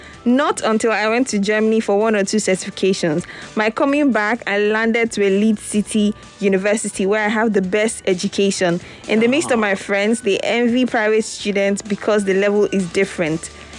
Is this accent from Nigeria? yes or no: yes; Nigeria; A Ghana-based school certificate applicant was rated ahead of mine as a Nigerian certificate holder and employed ahead of me.